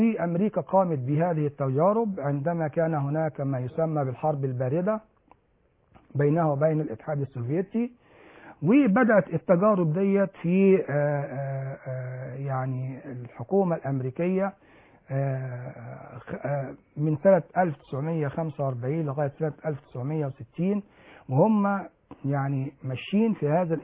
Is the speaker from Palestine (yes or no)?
no; Egypt; كان موجود عندنا في مصر وفي بعض الافراد بيصابوا بيه